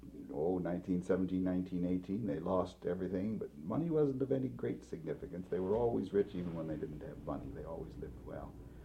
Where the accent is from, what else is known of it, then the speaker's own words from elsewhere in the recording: Toronto, Ontario, Canada; born there; I was born in Toronto, Canada, in 1913. I'm the fifth of six children. My parents came to Toronto in 1906.